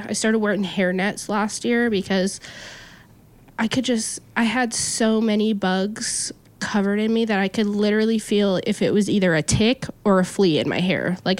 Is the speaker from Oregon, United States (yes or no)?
yes; Forest Grove, Oregon, United States; moved away; because I grew up in the Forest Grove area, so the clear cuts and stuff were a lot smaller. I moved down here, a lot bigger country